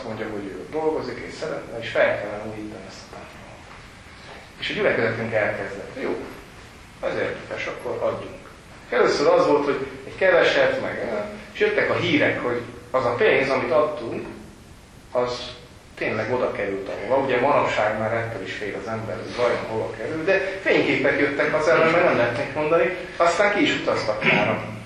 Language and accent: Hungarian; Zalaegerszeg, Zala, Hungary; én Zalából származom, zalaegerszegi vagyok